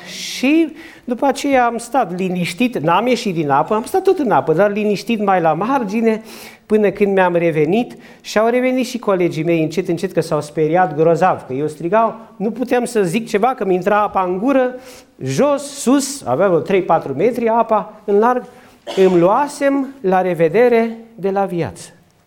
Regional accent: Romania; Nu știam să not, dar îmi plăcea în apă grozavă, am copilărit lângă Mureș.

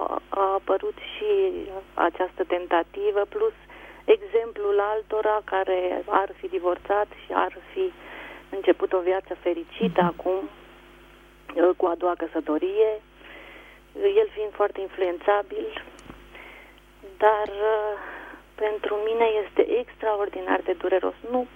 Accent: Bucharest, Romania; din București.

